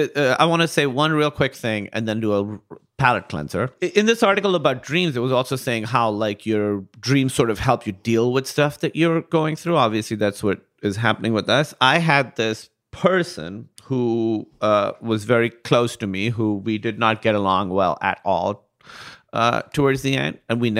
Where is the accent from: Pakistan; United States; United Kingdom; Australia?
Pakistan; Karachi, Sindh; I grew up in Karachi, Pakistan, and it was a very, very rare name there because it's from a Shia prayer. I'm named after a Shia person, and Pakistan's majority is Sunni, so there weren't that many Shia people